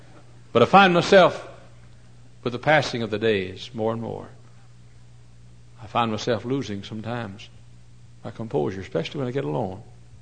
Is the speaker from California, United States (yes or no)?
no; Texas, United States; When I was a kid, growing up in Texas, we had a lady in our church